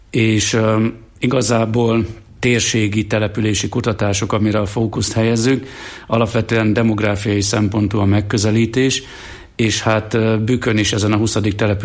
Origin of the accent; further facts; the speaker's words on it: Jász-Nagykun-Szolnok, Hungary; És hát ugyanígy van ez a régió is, a Nagykunság, ahonnan én származom